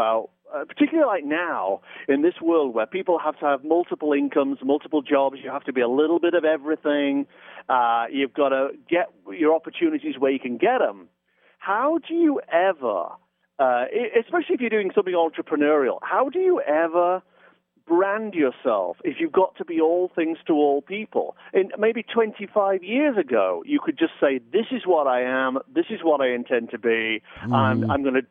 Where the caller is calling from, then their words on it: Los Angeles, California, United States; I'm in Los Angeles listening to your lovely show.